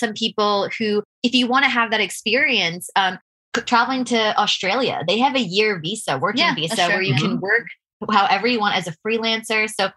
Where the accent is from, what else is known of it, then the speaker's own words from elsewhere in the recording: New York, United States; I know it's really cliche and because I'm from America, I'm from New York, but I really felt this sense of home.